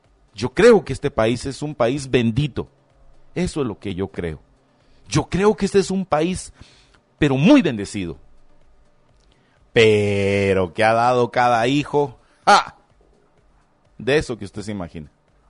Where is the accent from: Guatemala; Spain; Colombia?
Guatemala; Yo soy moreno, yo no puedo esconder mi origen. Yo soy chapín. Tan chapín como cualquier otro que haya nacido aquí y que sea blanco y de ojos verdes y que mida 1.95.